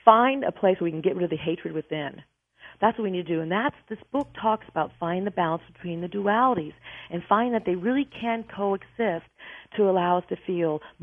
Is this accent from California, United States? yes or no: no; Wichita, Kansas, United States; And by the way, Cheryl, I'm also from Wichita, so we share a similar background.